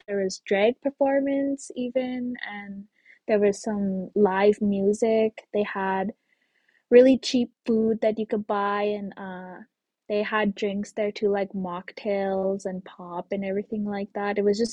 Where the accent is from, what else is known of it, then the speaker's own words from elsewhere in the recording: Wabaska, Alberta, Canada; also born or lived in Dillon, Saskatchewan; I'm from Wabaska, Alberta, on my late father's side, and that's Woodlands Cree territory. And I'm from Dillon, Saskatchewan, on my late mom's side, and that's Dene Sunklene territory.